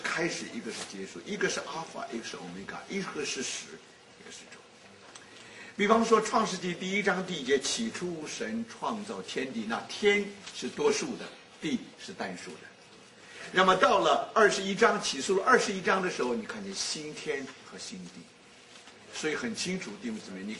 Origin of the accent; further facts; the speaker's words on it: China; 我们中国人有一句，这个上海字